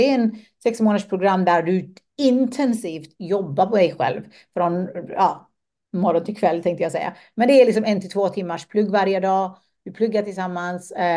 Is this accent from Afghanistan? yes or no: yes; Afghanistan; för jag kommer ju från Afghanistan och det är krig där